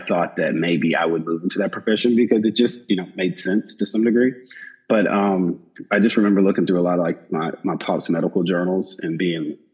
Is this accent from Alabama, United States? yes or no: yes; Tuscaloosa, Alabama, United States; I grew up in Tuscaloosa, Alabama.